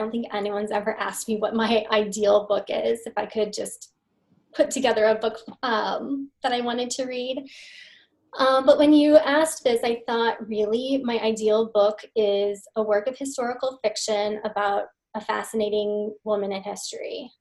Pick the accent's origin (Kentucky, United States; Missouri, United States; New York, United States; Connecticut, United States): Missouri, United States; Jefferson City; one of the characters is from near my hometown of Jefferson City, Missouri.